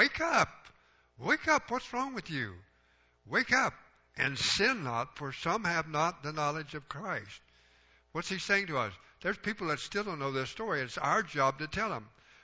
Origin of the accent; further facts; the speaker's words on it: United States; I didn't go to school in Greece. You guys didn't either, did you? I went to school in America. We learned English.